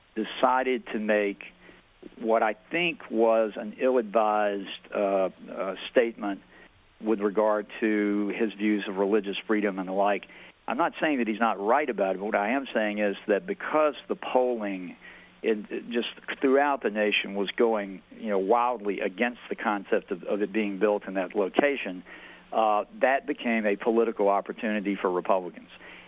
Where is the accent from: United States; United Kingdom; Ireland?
Ireland; Oh, I'm Irish.